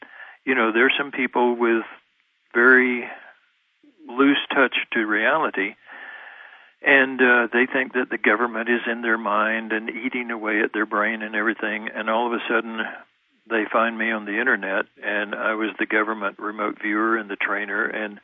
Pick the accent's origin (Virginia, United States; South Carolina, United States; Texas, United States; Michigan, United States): Texas, United States; I was raised Baptist in East Texas, and you go to heaven or you go to hell, and that's it.